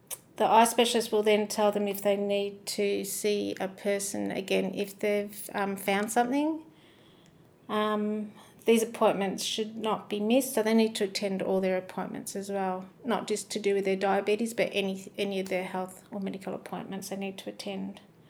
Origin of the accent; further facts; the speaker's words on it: Tasmania, Australia; now in Perth, Australia; I'm from Tasmania, so I'm Palawa. I'm not actually Noongar. I'm married to a Noongar man and moved to Perth in 2000.